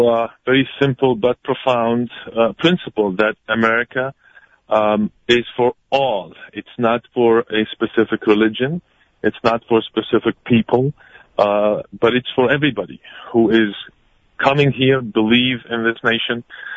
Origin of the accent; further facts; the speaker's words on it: Tunisia; now in United States; I'm originally from Tunisia